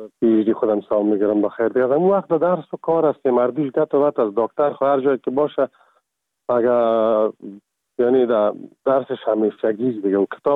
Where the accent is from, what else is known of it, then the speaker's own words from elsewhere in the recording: Kabul, Afghanistan; also born or lived in Ghazni; now in Czech Republic; از کابل هستم و از سال 1985 در چکسلواکیا